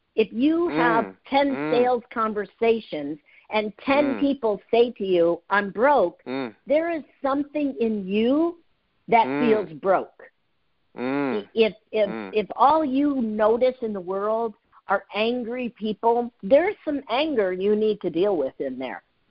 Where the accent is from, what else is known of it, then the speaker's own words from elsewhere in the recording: Chicago, Illinois, United States; I'm from Chicago.